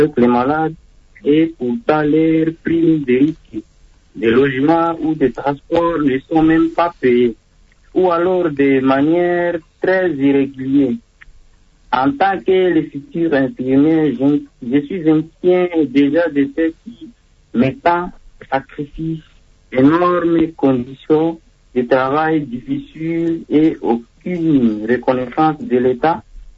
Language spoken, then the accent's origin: French; DR Congo; en tant qu'un futur infirmier et en tant que Congolais, je soutiens totalement les vindicateurs des médecins